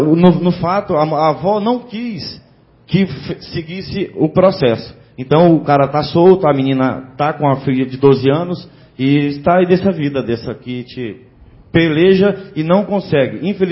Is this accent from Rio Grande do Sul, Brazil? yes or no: no; Campos Belos, Goiás, Brazil; eu sou da cidade de Campos Belos também